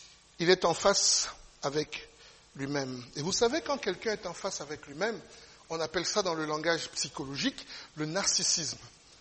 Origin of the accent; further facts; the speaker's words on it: DR Congo; moved away; Dans mon pays d'origine, au Congo, c'était la même chose avec le président Mobutu.